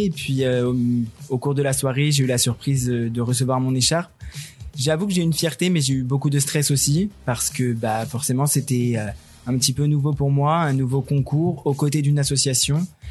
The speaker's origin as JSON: {"language": "French", "town": "Tonnerre", "region": "Bourgogne-Franche-Comté", "country": "France", "said": "Je suis originaire de Tonnerre, donc dans l'Yonne, une ville de Bourgogne."}